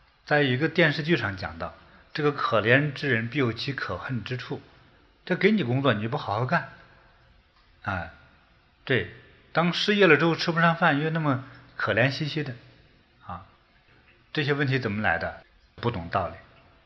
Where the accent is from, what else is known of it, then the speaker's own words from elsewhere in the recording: China; 尤其是像我们在中国长大的